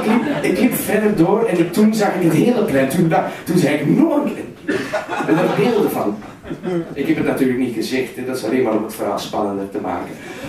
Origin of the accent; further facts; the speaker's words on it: Wilrijk, Flanders, Belgium; born there; ik ben geboren in Antwerpen. Ik ben in Wilrijk geboren. En ik kan eigenlijk ook gewoon switchen naar Vlaams.